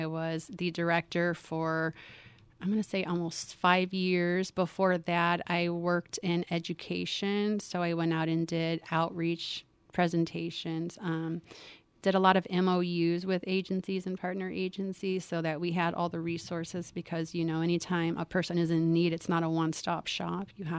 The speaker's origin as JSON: {"language": "English", "town": "Chicago", "region": "Illinois", "country": "United States", "tie": "born or raised there", "lives_now": "Marshalltown, United States", "said": "Well, I grew up in Chicago, and I went to Western Illinois University."}